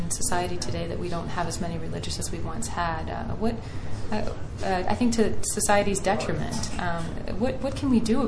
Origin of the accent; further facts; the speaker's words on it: Louisiana, United States; They were Teresian nuns. I was from Louisiana, and that's where they were.